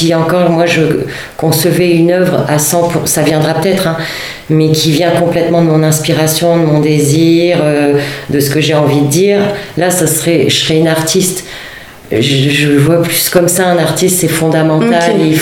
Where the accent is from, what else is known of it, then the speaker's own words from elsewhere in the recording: northern France, France; Moi, je viens de la campagne, je viens du nord de la France. Et donc, j'ai les racines de ça.